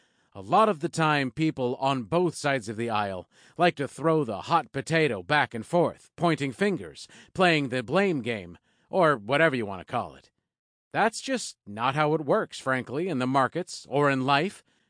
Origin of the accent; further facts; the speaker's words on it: New England, United States; The analogy fits for me because I grew up in New England.